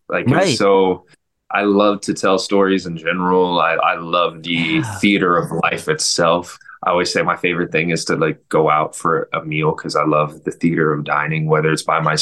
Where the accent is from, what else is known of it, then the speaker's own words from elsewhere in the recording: Tennessee, United States; also born or lived in Indiana; now in New York City, United States; and we grew up in Tennessee and Indiana, so it's like very different places.